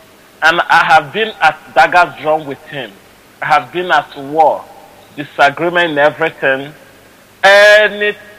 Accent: Delta, Nigeria; now in Trinidad and Tobago; I'm from the Buluku Kingdom in Anyoma, precisely Delta State.

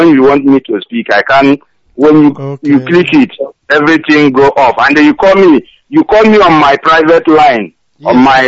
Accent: Amudo Nenwe, Enugu State, Nigeria; I come from Amudo Nenwe in Nenwe in Enugu State, Biafra Land.

